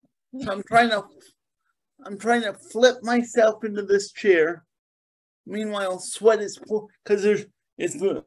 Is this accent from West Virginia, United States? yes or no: yes; West Virginia, United States; also born or lived in Connecticut; now in St. Louis, United States; I grew up first in Connecticut in foster care, right? Similar to what my bio said. Then I got adopted by rich West Virginians.